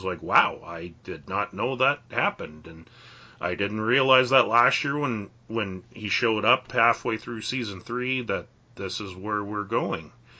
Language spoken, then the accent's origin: English; Canada; growing up in Canada